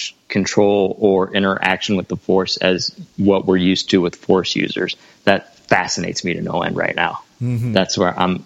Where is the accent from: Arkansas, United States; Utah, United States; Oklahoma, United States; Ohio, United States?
Ohio, United States; I grew up in Ohio, so it was about 4 hours